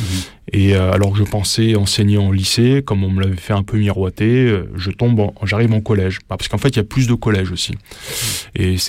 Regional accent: the north of France, France; je viens du nord de la France, je suis né là-bas, j'ai grandi là-bas

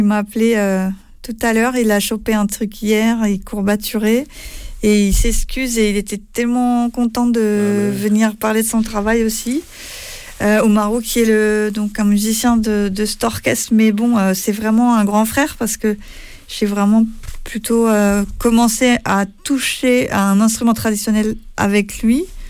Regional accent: Turckheim, Grand Est, France; also born or lived in Colmar; Ouais, je suis née à Colmar. Ah ouais. J'ai grandi dans un vignoble qui s'appelle Turckheim, dans la vallée de Münster.

